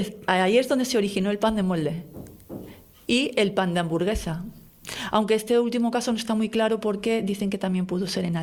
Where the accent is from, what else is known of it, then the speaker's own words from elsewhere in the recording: Madrid, Community of Madrid, Spain; Y donde yo nací también. Porque yo soy de Madrid